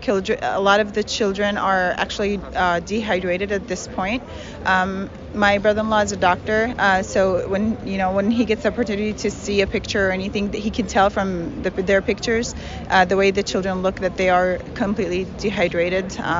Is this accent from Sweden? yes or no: no; Jerusalem, Palestine; now in Pleasant Hill, United States; I'm originally from Palestine. I was born and raised in Jerusalem, and I live in Pleasant Hill. I'm coming here to support my Palestinian people.